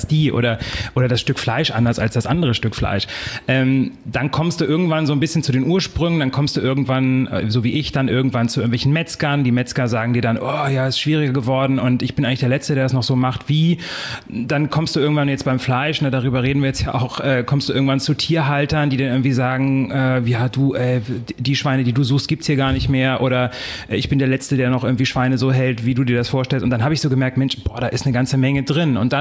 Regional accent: Lower Saxony, Germany; now in Berlin, Germany; Aus dem Norden, also Hamburg und dann noch nördlicher. Norden. So Richtung Cuxhaven da die Ecke.

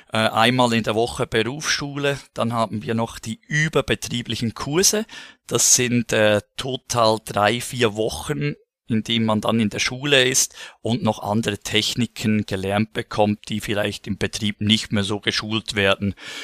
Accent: Central Switzerland, Switzerland; accent: Central Swiss; also born or lived in Canton of Bern; Mein Dialekt, den kann ich nicht verstecken. Ja, Zentralschweiz, Nähe Luzern, Zug bin ich zu Hause. Sprich, mittlerweile aufgewachsen im Kanton Bern. Aber dann mal der Liebe geschuldet, hier sesshaft geworden. Und ja, genau, da bin ich her

